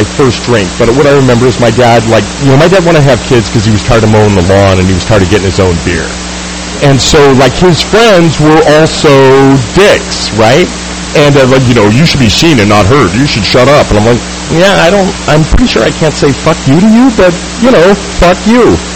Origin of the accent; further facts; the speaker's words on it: Folsom, California, United States; So, I grew up in a small town. I grew up in Folsom. It's in Sacramento. It's, yes, there's a prison there.